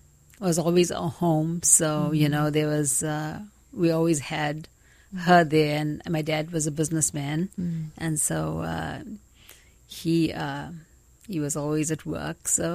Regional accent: Durban, KwaZulu-Natal, South Africa; moved away as an adult; I grew up in Durban, South Africa. That's where I was born. Yeah. And it's called Reservoir Hills. That's where I went to school. And that's where I lived

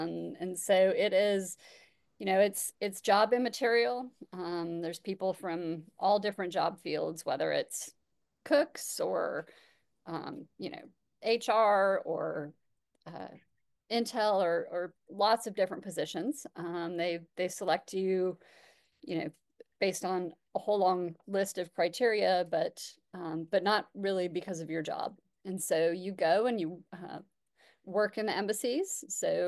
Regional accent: Montana, United States; growing up in Montana, it's a pretty patriotic state.

